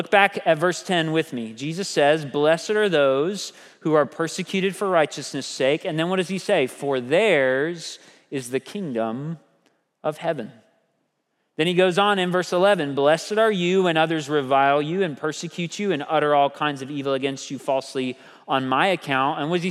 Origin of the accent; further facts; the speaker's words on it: United States; Maybe I'm just an American, so I'm a novelty to him.